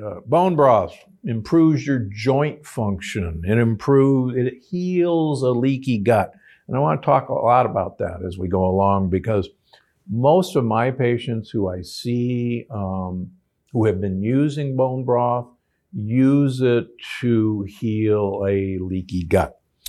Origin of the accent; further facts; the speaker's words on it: Midwest, United States; I grew up in the Midwest, and my mother would make a pot roast once a week